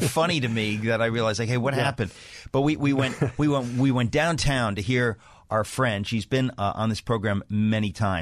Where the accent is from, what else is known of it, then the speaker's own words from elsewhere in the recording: Danbury, Connecticut, United States; 2 days later, she played in Danbury, Connecticut. That's my hometown.